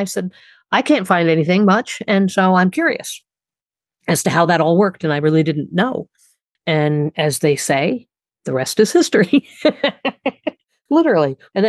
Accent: New York, United States; now in Ohio, United States; And growing up in New York, you had the opportunity to listen to two teams on the radio.

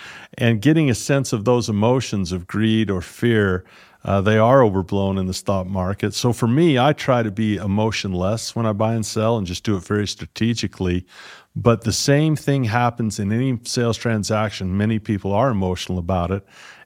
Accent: United States; Well, in my home country, the United States, the predominant retirement system is called the 401k.

